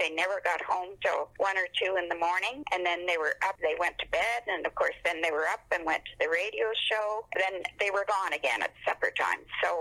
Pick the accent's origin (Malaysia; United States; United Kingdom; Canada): Canada; Ottawa, Ontario; also born or lived in Montreal; I was born in Montreal, and my parents moved to Ottawa. I think I was 7.